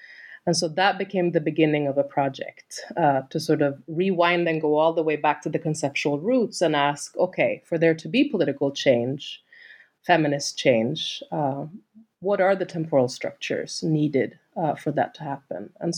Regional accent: Sweden; English is a second language; I'm from Sweden originally

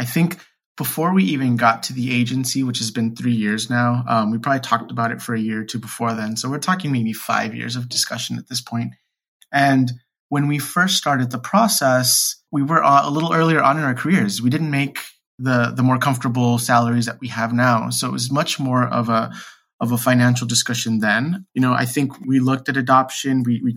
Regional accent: Texas, United States; being a gay man growing up in Texas, like in high school, I was like, oh, I'm never going to be a dad.

